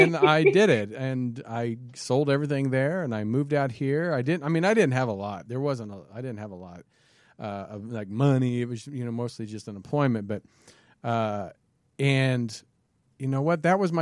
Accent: Kansas, United States; now in Los Angeles, United States; I'm from Kansas originally. I worked in Kansas City 7 years before I moved to LA.

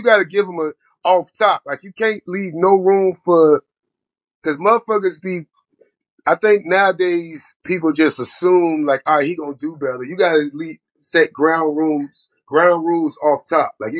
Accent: Florida, United States; I'm from Florida, and I lied and said I went to Morris Brown, but I didn't.

